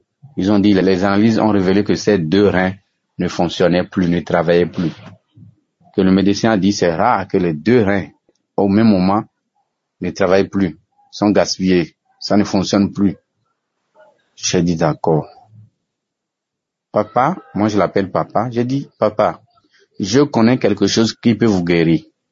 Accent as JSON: {"language": "French", "country": "Benin", "lives_now": "Gabon", "said": "je suis un Béninois vivant au Gabon. J'ai 35 ans."}